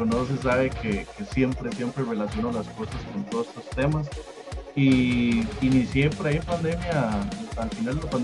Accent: Alajuela, Costa Rica; Yo soy de Alajuela y quedaba siempre súper lejos

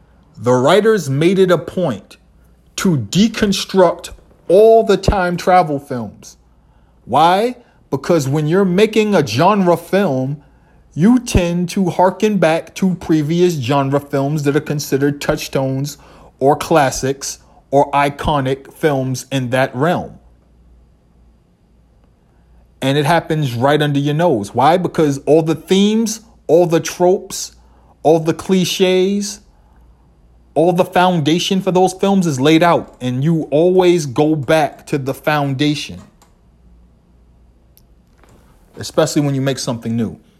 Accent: Boston, Massachusetts, United States; that was not our reality growing up in Boston at all. We didn't have white kids. Our white kids had to be brought in from another neighborhood.

